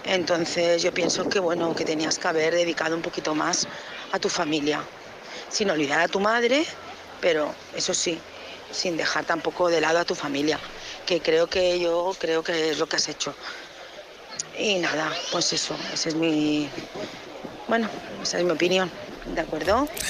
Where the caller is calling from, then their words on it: Barcelona, Catalonia, Spain; de Barcelona.